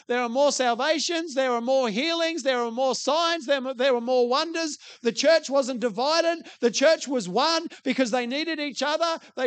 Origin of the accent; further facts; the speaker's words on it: Tasmania, Australia; born there; I'm not an Australian anymore. I'm not a Tasmanian. I was born in Tasmania. I live in Australia